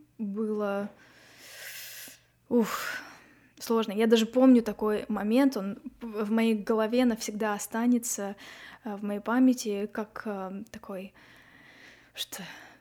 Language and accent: Russian; Irkutsk, Irkutsk Oblast, Russia; мы едем обратно в мой родной город Иркутск. Второй раз, когда я приехала уже в 16 лет, то есть вот 2 года мы здесь пробыли, мы с папой уехали обратно в Иркутск, я там закончила школу